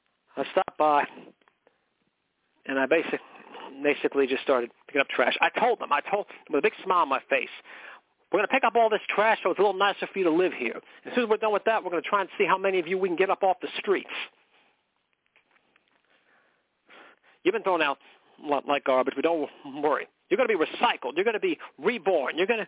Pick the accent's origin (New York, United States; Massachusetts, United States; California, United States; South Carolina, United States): California, United States; McKinleyville; Ah, McKinleyville, where horses have the right of way. I've told you about my hometown, haven't I?